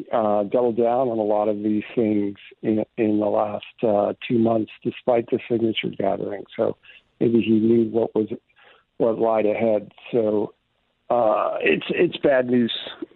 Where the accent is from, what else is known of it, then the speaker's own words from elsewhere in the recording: New York, United States; I'm originally from New York, if you remember.